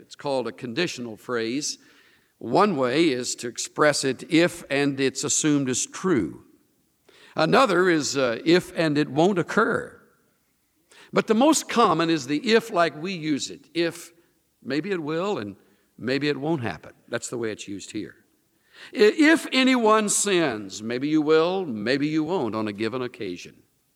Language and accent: English; the South, United States; I was raised in the South where that expression is very common, If I Had My Druthers.